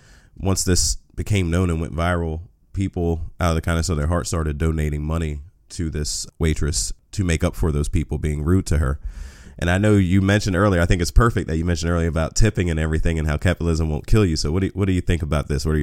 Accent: New Jersey, United States; All right. My home state. Shout out to New Jersey.

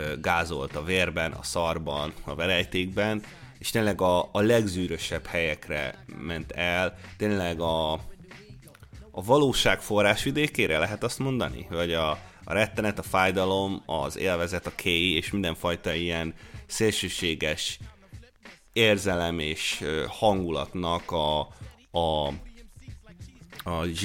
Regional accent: Debrecen, Hajdú-Bihar, Hungary; És én debreceni vagyok, és emlékszem, mikor gyerekként

